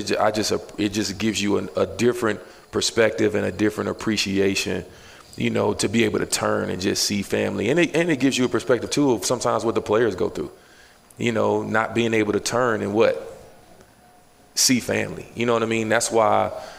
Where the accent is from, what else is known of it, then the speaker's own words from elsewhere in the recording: North Carolina, United States; I know me, y'all know I'm from North Carolina. I'm a country boy